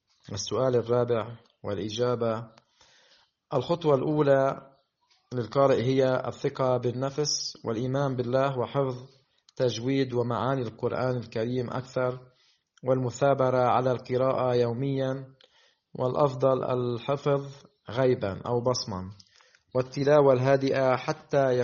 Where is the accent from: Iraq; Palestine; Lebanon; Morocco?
Lebanon; Taraya, Baalbek-Hermel; من البقاع طارية. ولدت وترعرعت في بلدتي ودرست حتى الصف التاسع أساسي.